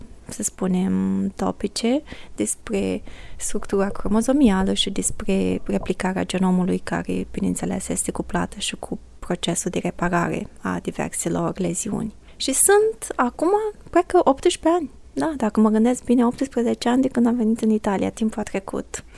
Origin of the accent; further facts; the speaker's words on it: Iași, Iași County, Romania; Eu vin din Moldova, din Iași, și în fiecare an mă duc cel puțin o dată pe an.